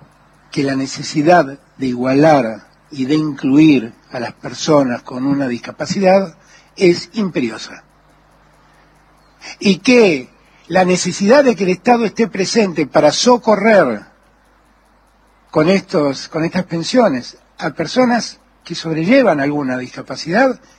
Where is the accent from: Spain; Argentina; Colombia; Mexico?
Argentina; Y como argentino también me llena de vergüenza.